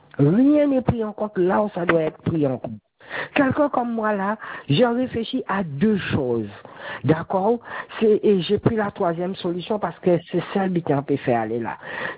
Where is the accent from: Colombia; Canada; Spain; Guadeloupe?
Guadeloupe; Pointe-à-Pitre; comme moi je suis de Pointe-à-Pitre à la base